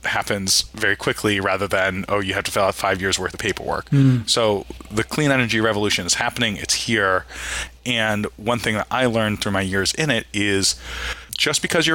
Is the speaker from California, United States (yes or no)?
yes; California, United States; And my home state of California has done a huge work on it.